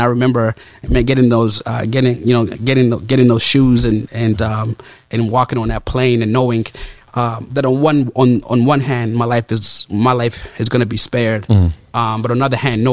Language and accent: English; Uganda; But so I'm born and raised in Uganda.